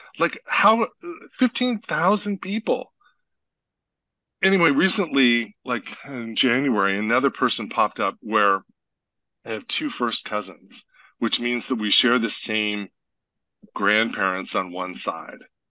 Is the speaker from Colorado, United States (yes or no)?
yes; Colorado, United States; I grew up in Colorado.